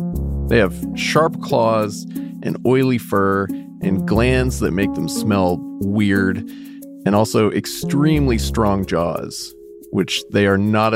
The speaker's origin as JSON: {"language": "English", "region": "Oregon", "country": "United States", "tie": "born or raised there", "said": "As a kid growing up in Oregon, I desperately wanted one."}